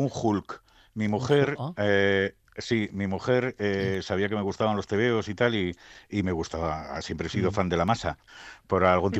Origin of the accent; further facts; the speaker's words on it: Bilbao, Basque Country, Spain; somos de Bilbao, pero por esencia, ¿no sabes?